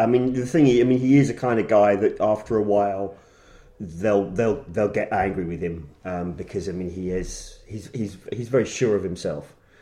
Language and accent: English; England, United Kingdom; Not just because we're English, but also because it's the England manager.